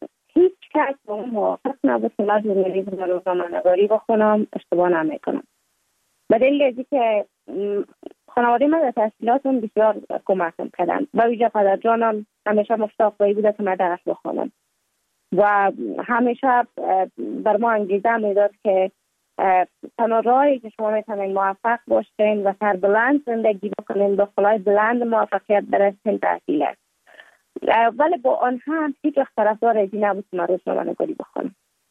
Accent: Kabul, Afghanistan; also born or lived in Mazar-i-Sharif; بعد از تولد ما تا 5 سالگی ما در مزار بودیم، بعد ناقل کابل شدیم چون به اساس کاربار که در جانم داشت ما در کابل زندگی نکردیم و ما مکتب در اونجا خواندم. دوره طفولیت ما در کابل سپری کردیم

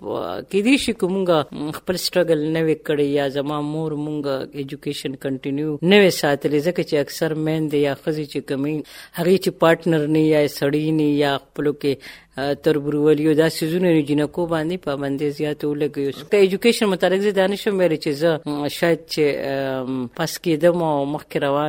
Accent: Baghdad, Khyber Pakhtunkhwa, Pakistan; زه په 1950 کې پیدا شوم او زمون کلی بغداد

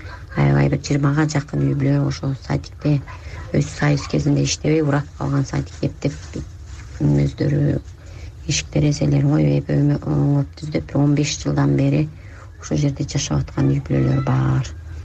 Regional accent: Badakhshan, Afghanistan; now in Kara-Balta, Kyrgyzstan; Мен этникалык кыргызмын, памирлик кыргыздардан да. Карабалтадан биздин жердештер өтө көп.

